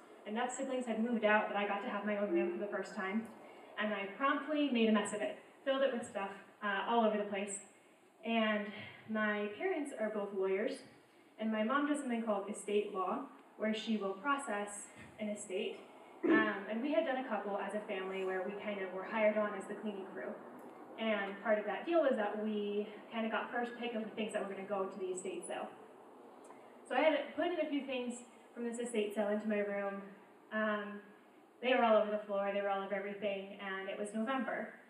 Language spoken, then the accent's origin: English; Maryland, United States; now in Utah, United States; I grew up in Maryland, that's where I'm from. I only moved out to Utah for school.